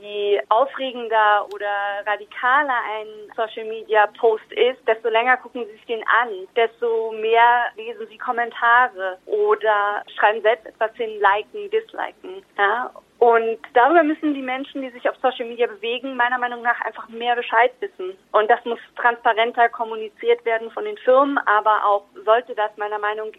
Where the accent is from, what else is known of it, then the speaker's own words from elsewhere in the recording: Germany; wir sind damit aufgewachsen in Deutschland.